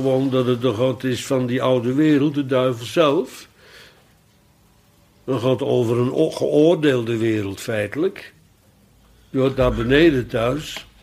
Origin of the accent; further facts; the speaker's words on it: Netherlands; Ja, en wij zijn Nederlanders, wij zijn uit het platteland, zal ik maar zeggen.